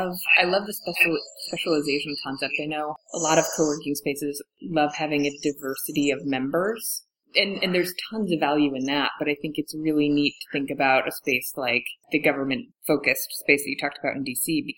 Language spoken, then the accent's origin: English; New York, United States; I grew up near Syracuse, and so I was really excited to see him referenced